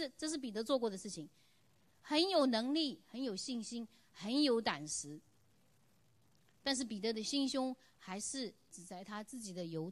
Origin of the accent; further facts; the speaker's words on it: China; 其实我们中国人有时候也挺骄傲的，我们都叫外国人叫什么？叫鬼佬，就是其他人都是鬼，只有中国人是人。